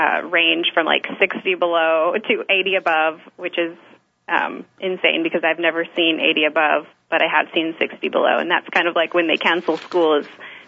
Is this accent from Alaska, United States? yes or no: yes; Barrow, Alaska, United States; now in Anchorage, United States; I grew up in Barrow, and my family still lives in Barrow, and I still go back. You know, pretty frequently, but right now I'm living in Anchorage, living and working in Anchorage, which is some like 600 miles south of Barrow now.